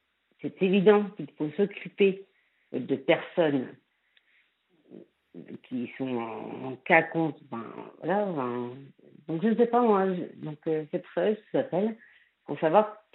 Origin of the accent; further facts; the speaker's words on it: Saint-Malo, Brittany, France; Et moi, je suis Malouine, de Villers-Vilaine.